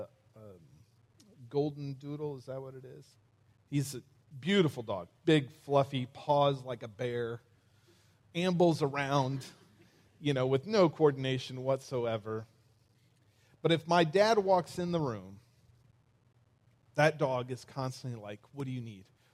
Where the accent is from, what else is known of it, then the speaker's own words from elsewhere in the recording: Davenport, Iowa, United States; moved away as an adult; also born or lived in Ukraine; now in Tennessee, United States; I'm originally from Davenport, Iowa, and we moved to Ukraine when I was 30 years old, 30-ish years old. And we lived in Ukraine for 11 years as church planters